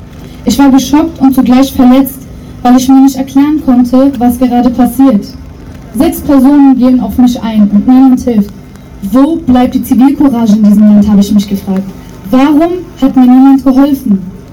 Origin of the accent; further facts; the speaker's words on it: Berlin, Germany; born there; Ich bin 17 Jahre alt, gebürtige Berlinerin